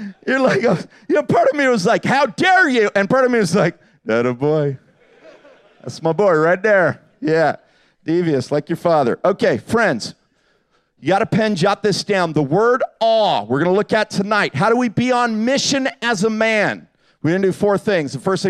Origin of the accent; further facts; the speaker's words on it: England, United Kingdom; moved away; I'm from England originally.